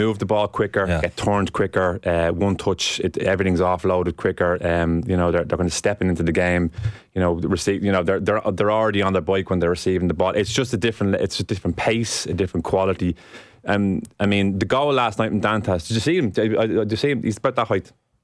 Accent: Ireland; We're Irish. It's in our DNA.

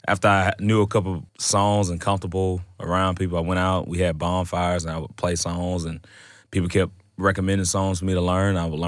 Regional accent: Alexander City, Alabama, United States; I grew up in a small town in Alabama called Alexander City.

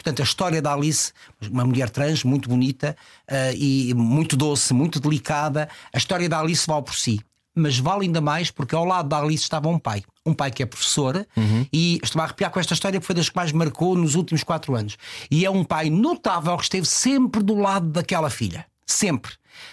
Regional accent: Coimbra, Portugal; also born or lived in Lisbon; Eu sou lisboeta e a minha infância é passada em Coimbra, dos 3 anos, 4, digamos assim, até aos 17.

